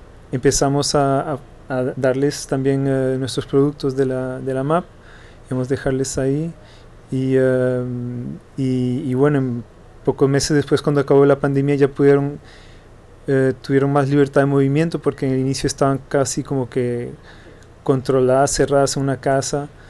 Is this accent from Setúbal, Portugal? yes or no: yes; Almada, Setúbal, Portugal; Spanish is a second language; soy de Almada, vivo en Almada, adelante de Lisboa.